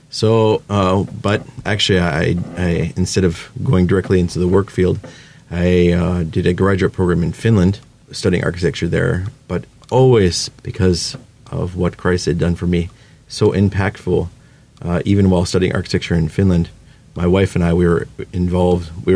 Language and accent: English; Cleveland, Ohio, United States; myself, I'm from Cleveland, and we like the cold weather, and we like snow and wintertime